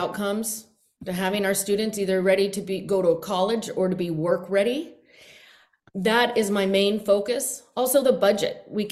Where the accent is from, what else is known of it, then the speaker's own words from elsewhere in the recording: Anchorage, Alaska, United States; Well, I was born and raised in Anchorage, and I went to all the public schools here in Anchorage.